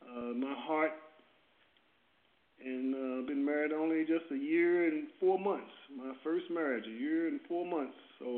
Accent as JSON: {"language": "English", "town": "Louisville", "region": "Kentucky", "country": "United States", "tie": "born or raised there", "also_born_or_lived": "Virginia, United States", "moved": "yes", "said": "Well, yes, I was born in Virginia, raised in Louisville, Kentucky, been in South Florida for the last 40 years"}